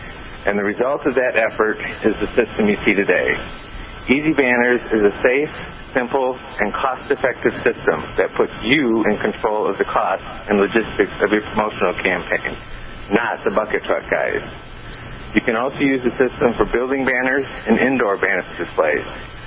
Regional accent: Michigan, United States; Born and raised in West Michigan, went to Western Michigan University and graduated

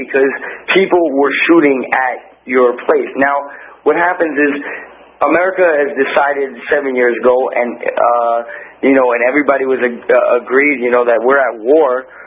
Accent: the South, United States; I mean, I know this growing up. I grew up in the South.

